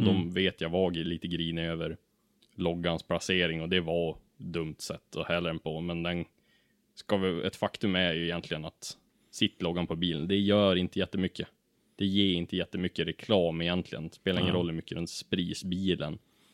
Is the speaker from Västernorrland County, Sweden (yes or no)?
yes; Ullånger, Västernorrland County, Sweden; jag är ju från Ullånger, en liten by i Kramfors kommun